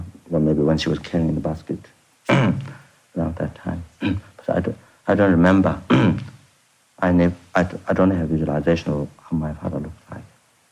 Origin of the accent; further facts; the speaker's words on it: Thame, Koshi Province, Nepal; born there; English is a second language; I was born in Solukhumbu. There's two places, lower and upper. Lower is a little more hotter, upper is a very cold one. The next to snow mountains.